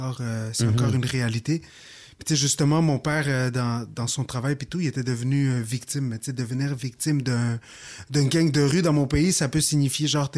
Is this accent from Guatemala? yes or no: yes; Guatemala; je viens du Guatemala, j'ai pas vraiment d'amis là-bas